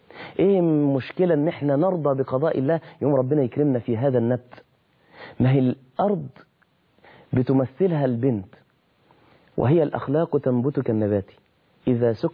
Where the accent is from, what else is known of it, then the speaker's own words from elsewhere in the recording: Mansoura, Dakahlia, Egypt; زي ما بتقال عندنا في المنصورة مثلا